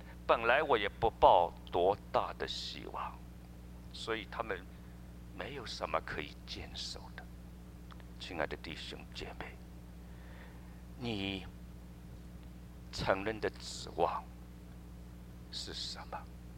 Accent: China; 所以我们中国人说难得糊涂啊

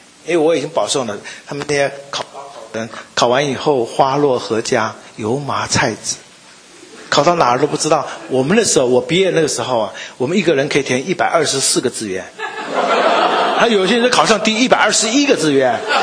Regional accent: Taiwan; 我们台湾话讲就是，无鱼虾嘛好

